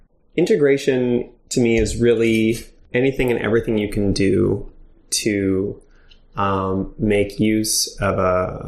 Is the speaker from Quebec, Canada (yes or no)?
yes; Montreal, Quebec, Canada; I'm from Montreal, born and raised.